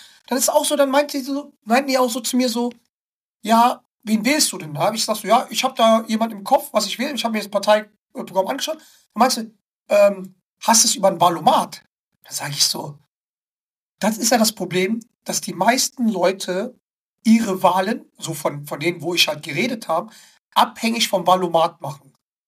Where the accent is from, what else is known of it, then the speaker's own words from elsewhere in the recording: North Rhine-Westphalia, Germany; Ich bin im Pott aufgewachsen und ich sag dir eins